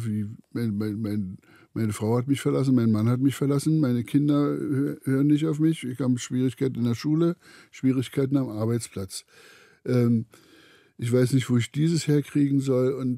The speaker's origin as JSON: {"language": "German", "region": "East Germany", "country": "Germany", "tie": "born or raised there", "said": "Ich bin ja in der DDR groß geworden"}